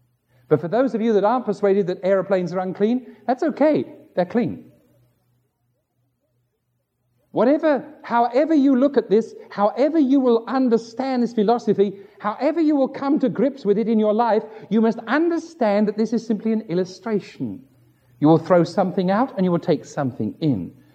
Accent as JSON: {"language": "English", "region": "London", "country": "United Kingdom", "tie": "born or raised there", "said": "I grew up in London."}